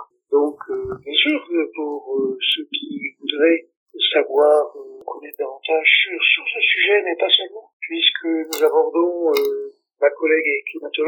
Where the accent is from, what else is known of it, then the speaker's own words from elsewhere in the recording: Briançon, Provence-Alpes-Côte d'Azur, France; born there; On vit à Briançon. Comme moi, je suis né à Briançon